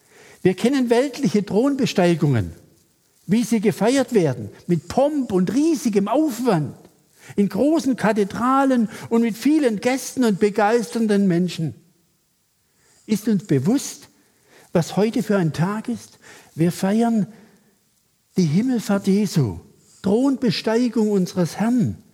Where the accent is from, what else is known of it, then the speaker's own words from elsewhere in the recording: Dornhan, Baden-Württemberg, Germany; Ich komme aus Dornhahn-Gundelshausen, einer kleinen Stadt am Rande des Schwarzwaldes.